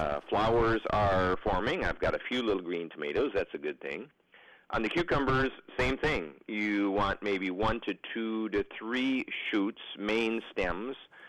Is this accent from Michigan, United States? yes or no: yes; Michigan, United States; I remember them growing up in Upper Michigan